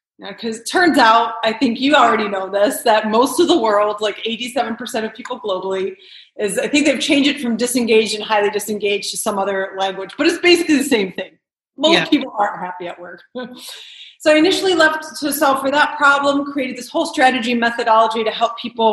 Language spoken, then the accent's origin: English; Detroit, Michigan, United States; also born or lived in Spain / Brazil / New York / Los Angeles; So I am a Detroit native, born and raised in Detroit, and went to school in Chicago.